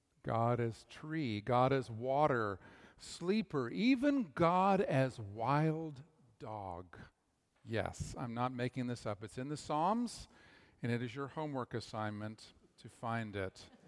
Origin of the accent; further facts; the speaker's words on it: Canada; now in Austin, United States; I grew up in Canada, some of you know